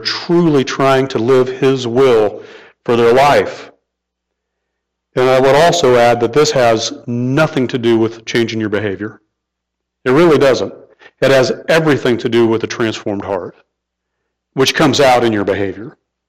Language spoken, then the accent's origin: English; California, United States; born there; I was born in California. I have no clue where that is.